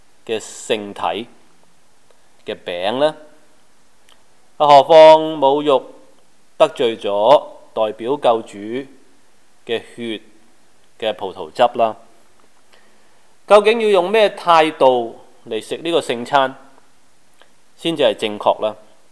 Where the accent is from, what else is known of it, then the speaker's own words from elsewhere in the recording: China; 我们中国人可能不明白